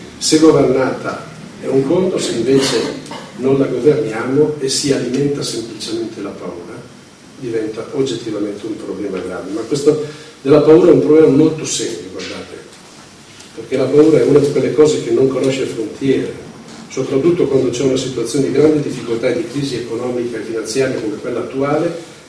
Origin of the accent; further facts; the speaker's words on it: Milan, Lombardy, Italy; Io vengo da Milano